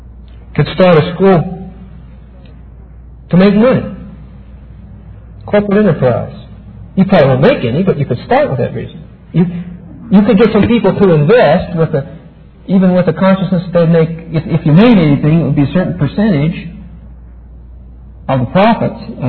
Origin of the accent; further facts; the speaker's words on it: Pennsylvania, United States; Oh, man, we need to get to Pennsylvania, my home state.